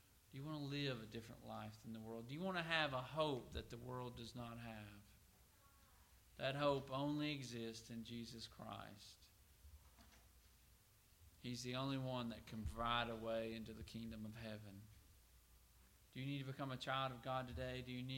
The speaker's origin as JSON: {"language": "English", "country": "United States", "said": "Before I'm an American, before I'm a citizen of this country"}